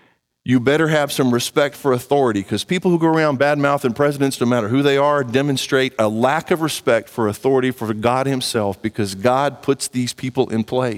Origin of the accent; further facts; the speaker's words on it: United States; I am a Christian first, but I am also an American.